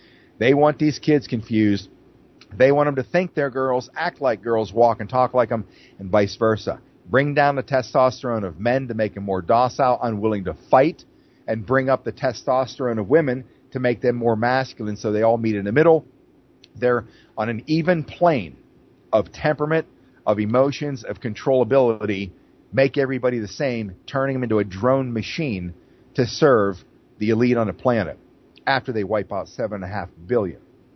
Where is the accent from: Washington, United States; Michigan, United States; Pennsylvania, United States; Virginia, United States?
Pennsylvania, United States; Phillipsburg; Thanks for all the support from my hometown, home base, Phillipsburg, Osceola